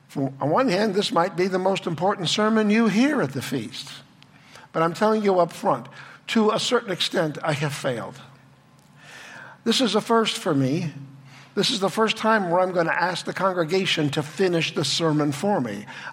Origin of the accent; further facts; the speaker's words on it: Chicago, Illinois, United States; now in Fulton, United States; from Fulton, Missouri. I'm originally from Chicago. Nobody's perfect, okay?